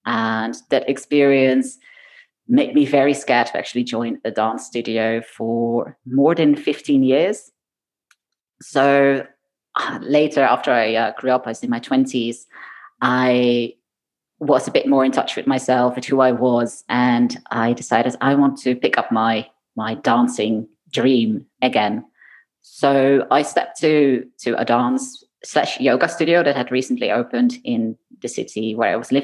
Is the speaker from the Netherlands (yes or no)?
yes; Netherlands; also born or lived in Belgium / United Kingdom / Japan / Boston, United States; I am indeed originally from the Netherlands, although I have lived in Belgium, I've lived in the UK, I have lived in Japan, and very briefly, I've also lived in Boston, Massachusetts. So I've been a bit all over the place.